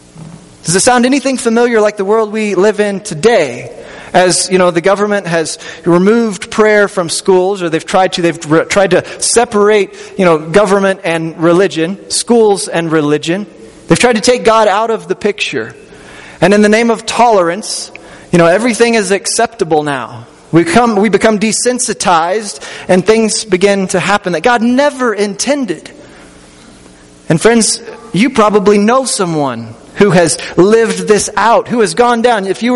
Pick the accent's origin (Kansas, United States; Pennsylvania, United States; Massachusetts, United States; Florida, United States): Kansas, United States; Either way, grew up in southeast Kansas.